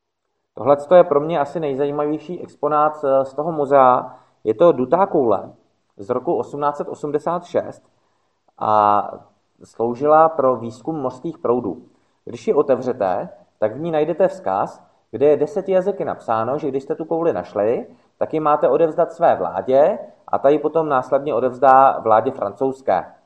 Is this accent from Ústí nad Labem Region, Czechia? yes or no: no; Náchod, Hradec Králové Region, Czechia; Jelikož jsem z Náchoda, což není až tak daleko od Ratibořice a Babičina údolí